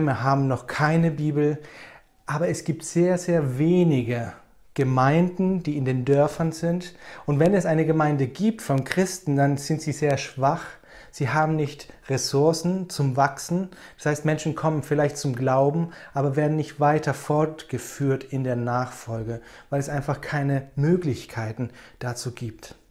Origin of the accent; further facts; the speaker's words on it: Rome, Lazio, Italy; Ich bin damals in Rom aufgewachsen. Meine Eltern sind Missionare in Rom.